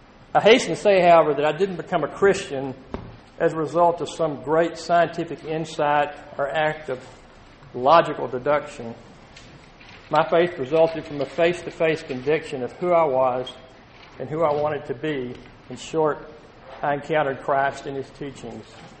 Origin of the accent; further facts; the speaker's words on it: Texas, United States; Excuse my accent, I'm from East Texas. That says a lot right there.